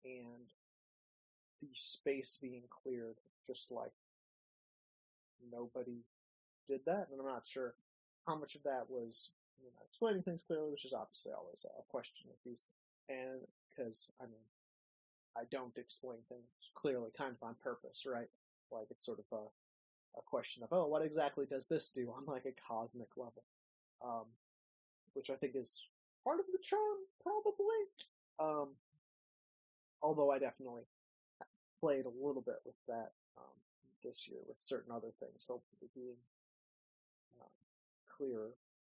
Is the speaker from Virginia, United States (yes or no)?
no; Wisconsin, United States; now in Ohio, United States; I grew up in Wisconsin, and I have my mom's down in Florida, one sister is out in North Carolina, the other sister's back in Wisconsin, and I'm in Ohio now